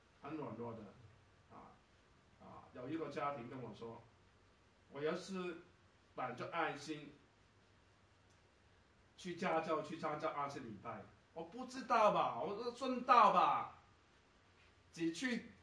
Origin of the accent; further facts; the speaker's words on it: Guangdong, China; 我们广东话，橘子是橙啊